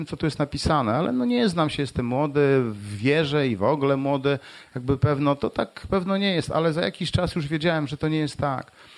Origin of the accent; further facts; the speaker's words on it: Morąg, Warmian-Masurian Voivodeship, Poland; w której ja z Morąga w ogóle pochodzę, to tak jak ktoś pomyli z Mrągowem, to nie ma problemu, też fajne miasto, także to te dwa miasta gdzieś tam na Mazurach leżące